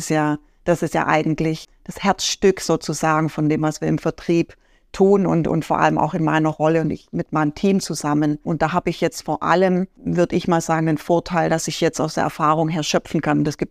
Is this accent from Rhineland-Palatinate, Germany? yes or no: no; Stuttgart, Baden-Württemberg, Germany; now in Switzerland; Also meine Heimat ist ja eigentlich in Stuttgart.